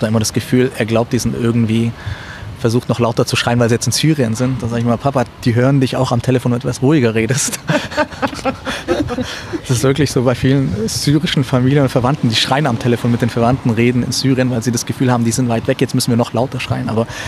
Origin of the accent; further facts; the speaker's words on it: Ulm, Baden-Württemberg, Germany; ich bin ja in Ulm aufgewachsen und für mich ist Ulm schon auch immer irgendwie noch Heimat, weil dort mein Freundeskreis ist.